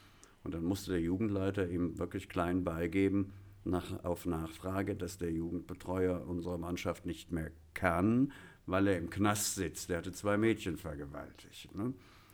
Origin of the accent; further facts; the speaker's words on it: Cologne, North Rhine-Westphalia, Germany; Ich bin in Köln-Beihenthal aufgewachsen